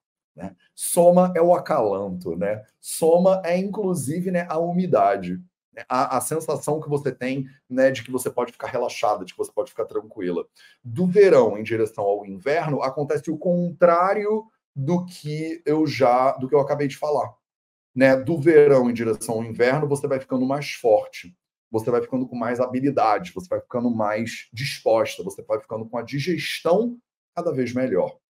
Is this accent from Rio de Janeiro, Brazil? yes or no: yes; Rio de Janeiro, Brazil; accent: carioca; aí desculpa o meu sotaque, porque eu me escuto fazer esse chiado bizarro, mas eu não tenho o que fazer, eu sou carioca, né?